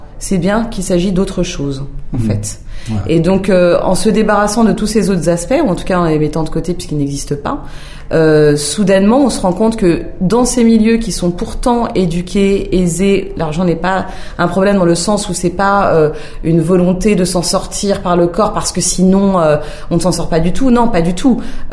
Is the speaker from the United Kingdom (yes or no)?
no; Algeria; c'est le type de milieu dans lequel j'ai grandi et je suis algérienne. Tout en étant aussi française